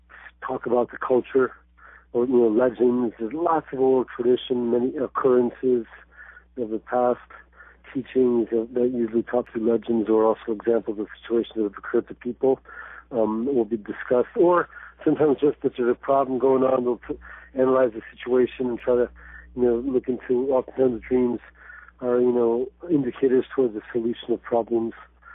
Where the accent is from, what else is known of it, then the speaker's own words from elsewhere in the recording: Quito, Pichincha, Ecuador; I was raised in Quito, in the mountains